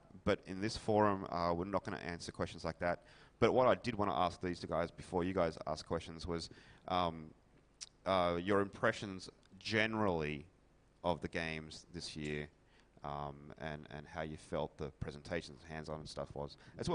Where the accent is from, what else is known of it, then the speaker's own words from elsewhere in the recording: Australia; moved away as an adult; now in Seattle, United States; I live in Seattle, but by my accent you may be able to tell that I'm actually not from the US, unlike these two. I'm from Australia.